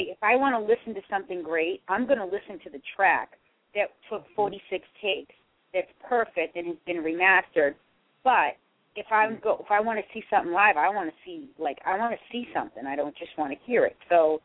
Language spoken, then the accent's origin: English; Peabody, Massachusetts, United States; all these people are from my hometown, all from the same city. And, you know, Peabody's got a lot of people in it